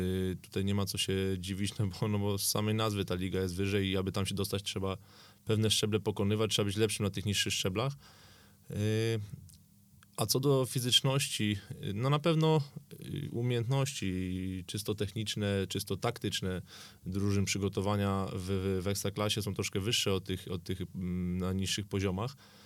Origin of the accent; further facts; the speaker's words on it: Kielce, Świętokrzyskie Voivodeship, Poland; dosyć podobne do mojego rodzinnego miasta Kielc.